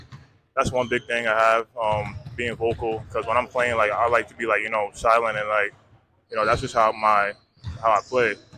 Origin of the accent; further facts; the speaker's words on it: Bronx, New York, United States; now in Brooklyn, United States; We're actually from the Bronx, but I moved to Brooklyn about like 9 years ago.